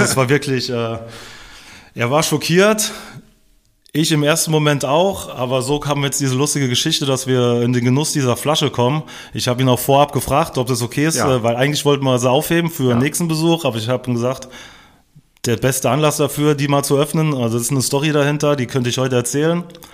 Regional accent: Zweibrücken, Rhineland-Palatinate, Germany; ich stamme aus Zweibrücken. Das ist in Rheinland-Pfalz, direkt zur Grenze ans Saarland. Aber ganz wichtig für uns natürlich, dass es noch Rheinland-Pfalz ist.

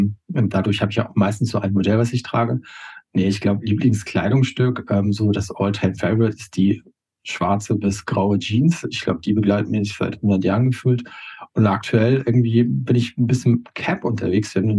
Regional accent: Hamburg, Germany; ich komme aus Hamburg, bin eigentlich Nordlicht

